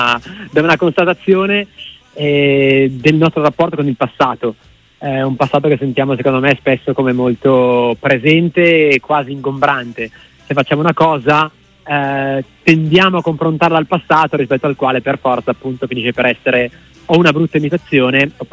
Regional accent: Como, Lombardy, Italy; now in Bologna, Italy; Sono molto legato a Bologna perché è la città dove studio e dove vivo a metà, diciamo, sono mezzo comasco e mezzo bolognese ormai

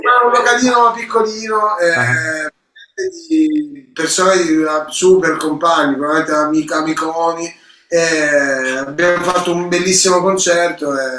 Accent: Lecce, Apulia, Italy; ritorniamo al sud Italia, a casa da mie parti. Io sono di Lecce.

